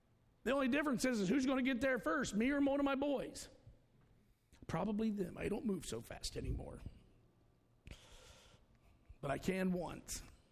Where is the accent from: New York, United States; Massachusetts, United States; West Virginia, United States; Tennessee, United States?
West Virginia, United States; I said, I'm from West Virginia. And nobody in my family was dumb enough to marry a cousin.